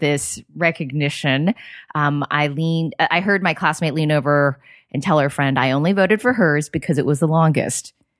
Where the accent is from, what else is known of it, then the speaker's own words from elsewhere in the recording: California, United States; So I grew up in the Bay Area.